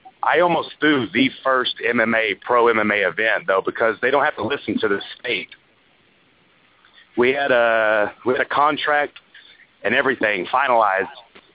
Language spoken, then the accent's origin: English; Oklahoma, United States; moved away; also born or lived in Miami / San Diego; So, even whenever I moved from Oklahoma, I went to Miami, and after we went through a bunch of hurricanes, I headed to San Diego.